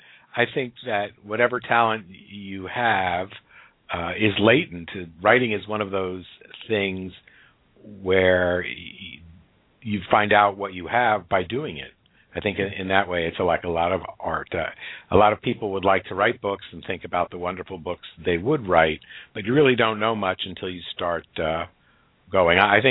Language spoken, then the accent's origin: English; New Jersey, United States; I was born in New Jersey, and I grew up there.